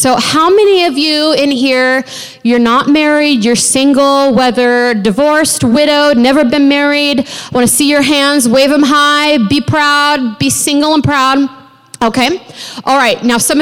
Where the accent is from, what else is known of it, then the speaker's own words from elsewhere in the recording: Pacific Northwest, United States; now in California, United States; I grew up in the Northwest, and my husband and I are pastoring in North San Diego County, and we've been Californians, Southern Californians, for 6 years now